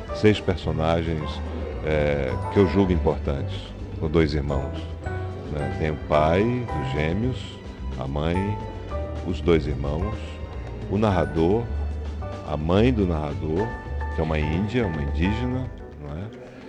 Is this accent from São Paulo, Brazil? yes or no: no; Manaus, Amazonas, Brazil; eu nasci em Manaus, eu cresci lá, passei minha infância, toda a minha infância e uma parte da minha juventude.